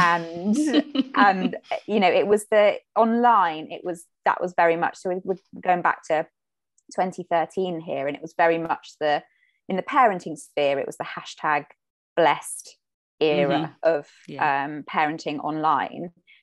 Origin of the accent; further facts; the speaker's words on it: South West England, United Kingdom; I grew up in Cornwall